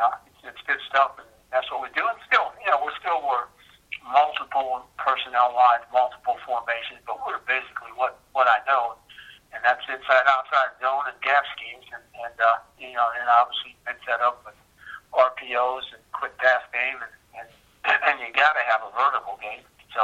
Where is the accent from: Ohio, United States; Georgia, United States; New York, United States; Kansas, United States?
Ohio, United States; Massillon; I'm from Massillon, Ohio. We had some success there winning games for Coach Bob Cummings.